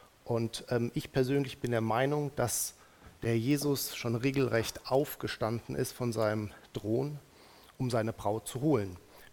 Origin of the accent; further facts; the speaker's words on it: Hesse, Germany; Und ich bin verheiratet. Wir haben zwei Jungs, 6 und 8 Jahre. Und wir kommen aus dem Rhein-Main-Gebiet, irgendwo zwischen Wiesbaden und Frankfurt wohnhaft.